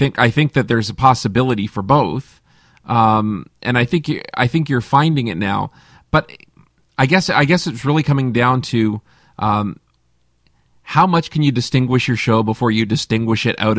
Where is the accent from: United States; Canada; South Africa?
Canada; Hamilton, Ontario; Or shooting in my hometown of Hamilton and someone's giving you the finger as they drive down the street.